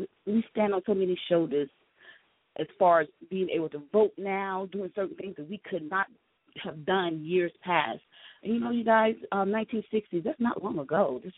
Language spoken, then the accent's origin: English; the South, United States; accent: southern; That's my southern accent coming out.